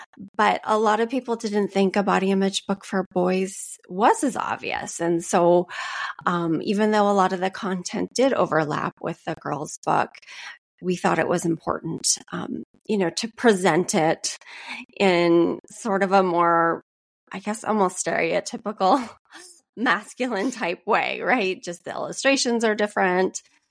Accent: United States; No, I'm American.

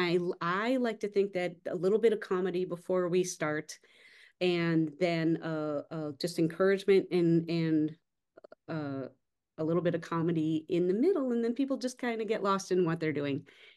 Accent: Wisconsin, United States; also born or lived in Seattle; I just very recently moved back to my hometown in Wisconsin. So I'm not in Seattle anymore.

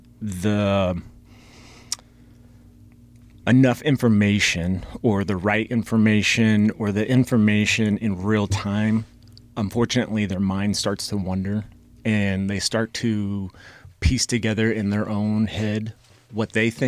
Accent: California, United States; I mean, I'm originally from California, so I know I have a little bit of background in California.

